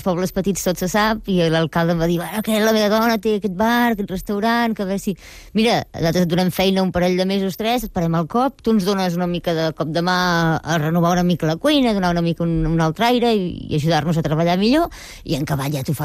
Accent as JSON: {"language": "Catalan", "town": "Vilanova de Sau", "region": "Catalonia", "country": "Spain", "tie": "born there", "said": "aquí en el poble on vaig néixer, a Vilanova de Sau"}